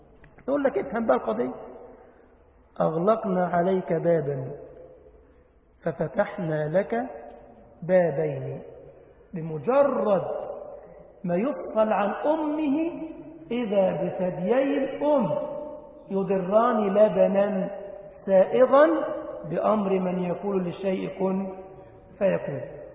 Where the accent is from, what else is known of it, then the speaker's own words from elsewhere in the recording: Egypt; انما احنا عندنا الفرخه في بلدنا مصر عند دجاجه